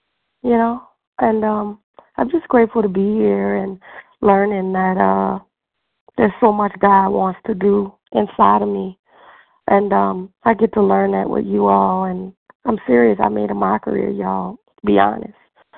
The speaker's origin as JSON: {"language": "English", "town": "Miami", "region": "Florida", "country": "United States", "said": "from Miami."}